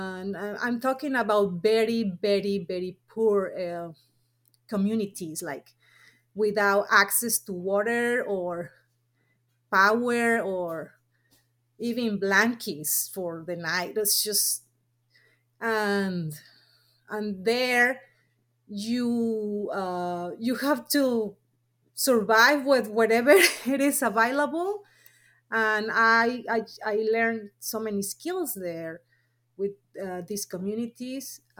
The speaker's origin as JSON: {"language": "English", "region": "Mexico City", "country": "Mexico", "tie": "born or raised there", "second_language": "English", "said": "I was raised and born in Mexico City. I will call myself city girl, but my grandma is from a place in Mexico which is rural area."}